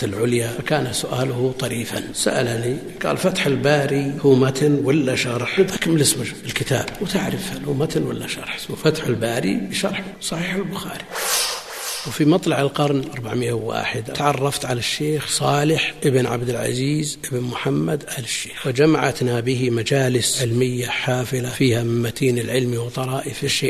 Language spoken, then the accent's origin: Arabic; Buraydah, Al-Qassim, Saudi Arabia; نشأت كما ينشأ أقراني في بلدي بريدة في السنوات الأولى، طفلا لا يعلق عليه شيء ولا يتعلق بشيء غير اللعب.